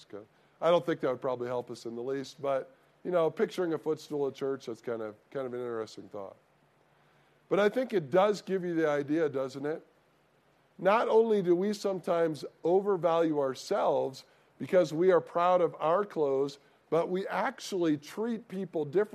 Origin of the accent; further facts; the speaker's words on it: Midwest, United States; I grew up in the Midwest.